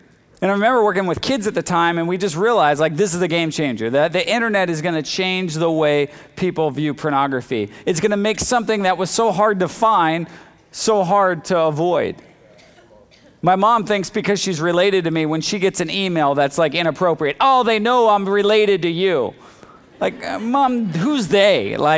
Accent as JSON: {"language": "English", "town": "Hanford", "region": "California", "country": "United States", "tie": "born or raised there", "said": "I'm not really an LA guy. I grew up in Hanford. How's that? And I survived that water."}